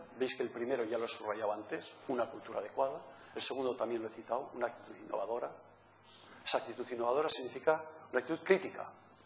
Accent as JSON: {"language": "Spanish", "region": "Navarre", "country": "Spain", "said": "Soy de la Ribera de Navarra y por tanto soy un poco bruto."}